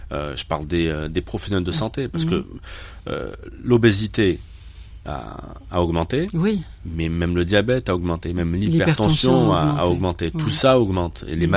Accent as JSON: {"language": "French", "town": "Algiers", "region": "Algiers Province", "country": "Algeria", "said": "Je vous prends en exemple Beb El-Oued, là d'où je viens. À Beb El-Oued, il y a une étude où l'obésité atteint 27%."}